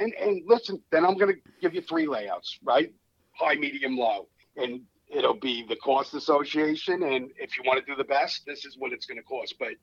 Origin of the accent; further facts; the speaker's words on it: New York, United States; And I can run on a little bit. I'm from New York.